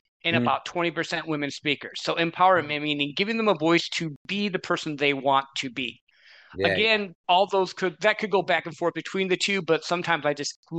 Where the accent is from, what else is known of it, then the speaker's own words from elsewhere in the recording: Midwest, United States; Because I grew up in the Midwest, so I don't always understand. Like I live over here on the what they call the West Coast now, because I'm in Arizona, right on the edge of California area